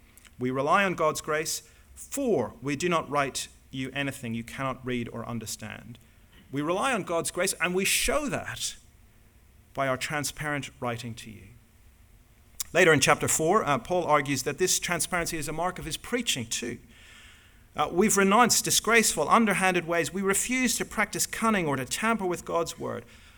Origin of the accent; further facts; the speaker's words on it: Northern Ireland, United Kingdom; I'm from Northern Ireland, so I'm British and I'm Irish